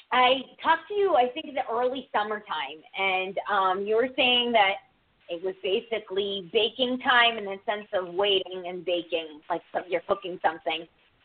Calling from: Connecticut, United States; Yeah, I'm from Connecticut. Remember me?

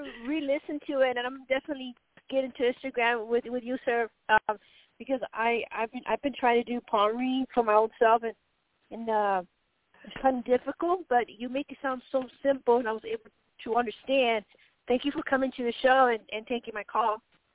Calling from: Arizona, United States

